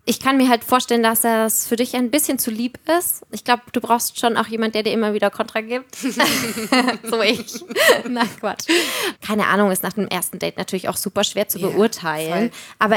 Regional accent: Bavaria, Germany; Aber ich komme ja auch aus Franken ursprünglich.

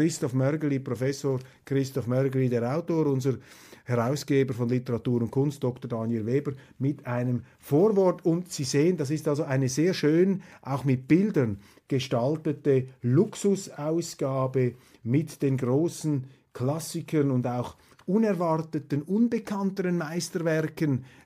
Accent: Switzerland; Nein, wir stehen dazu, wir sind Schweizer.

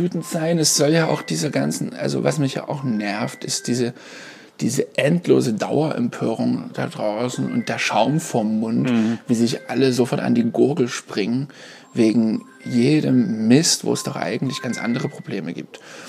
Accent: Dresden, Saxony, Germany; in meiner Heimat in Dresden

